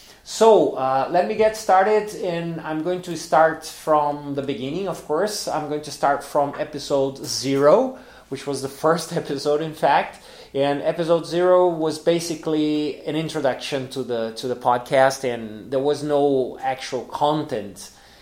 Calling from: Porto Alegre, Rio Grande do Sul, Brazil; English is a second language

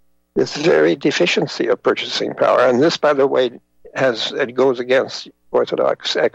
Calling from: Canada; and I'm speaking from Canada here

